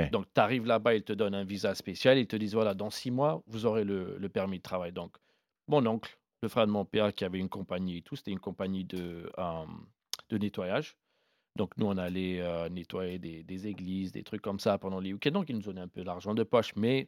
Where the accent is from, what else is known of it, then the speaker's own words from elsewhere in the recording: Ethiopia; je suis éthiopien, j'ai le passeport italien, j'aurai maintenant aussi ma carte de séjour américaine